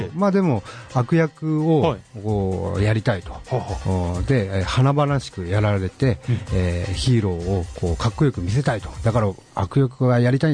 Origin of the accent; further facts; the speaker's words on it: Fukuoka, Japan; 僕がずっと生まれも育ちも今までずっと福岡を離れたことないっていうことがあって